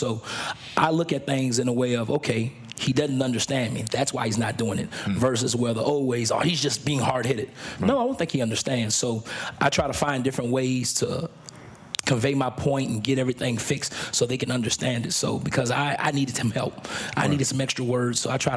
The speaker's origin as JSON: {"language": "English", "region": "Louisiana", "country": "United States", "said": "I'm from Louisiana where it's flat. It's kind of, you know, basic."}